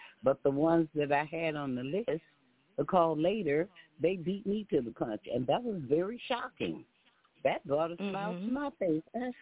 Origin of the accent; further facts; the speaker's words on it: Texas, United States; coming out the South and, like, being a Texan